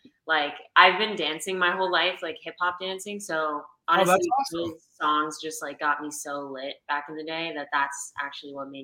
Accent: East Coast, United States; the culture is so different, obviously, from what I grew up in on the East Coast

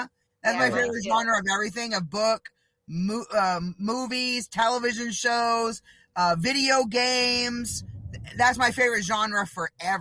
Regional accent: Maine, United States; I'm from Maine, so I understand that shit.

